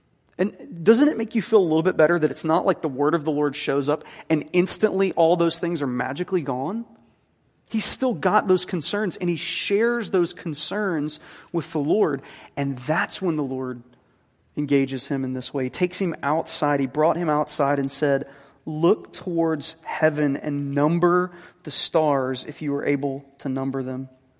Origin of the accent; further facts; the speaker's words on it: Jackson, United States; growing up in Jackson, I see this, and I'm like, well, there's stars up there.